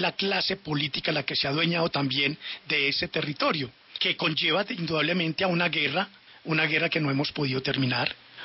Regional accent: Colombia; Y eso duele como colombiano, porque habla como si nuestro país fuera un paraíso.

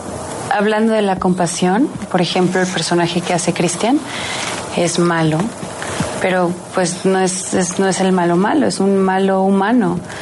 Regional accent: Mexico; Como mexicana, y compartiendo muchos problemas con ustedes, colombianos

